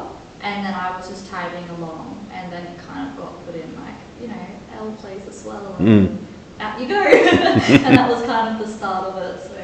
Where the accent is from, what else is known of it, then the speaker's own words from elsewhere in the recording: Gold Coast, Queensland, Australia; also born or lived in Japan; homegrown Aussie. Definitely, yeah, brought up on the Queensland side on the Goldie, but also lived in Japan for 2 years. And so Kindy and all that was all in Japan. Then switching over that language barrier, I don't think I spoke proper English until much later.